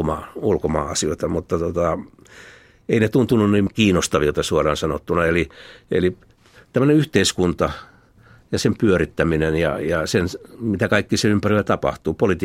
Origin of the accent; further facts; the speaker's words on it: Lohja, Uusimaa, Finland; Olen Lohjalta kotoisin.